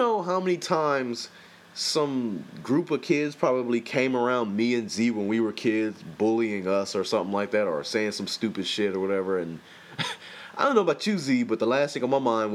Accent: Compton, California, United States; And now, granted, I grew up in Compton, so I'm just telling you right now, people, cyberbullying to me doesn't exist

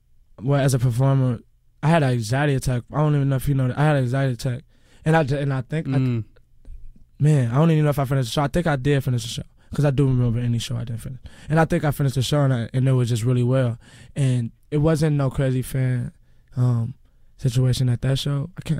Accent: Illinois, United States; And then I'm from the Austin community, coincidence.

